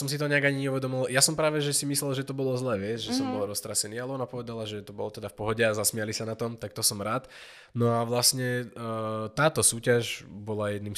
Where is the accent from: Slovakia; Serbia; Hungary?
Slovakia; Púchov, Trenčín Region; ja som chalan z Puchova